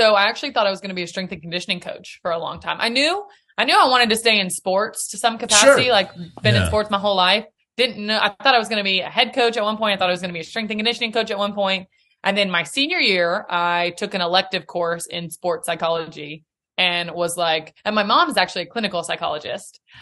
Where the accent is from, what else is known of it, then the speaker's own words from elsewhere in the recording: Nashville, Tennessee, United States; Born and raised in Nashville. My parents still live in Nashville, so I get to visit pretty often.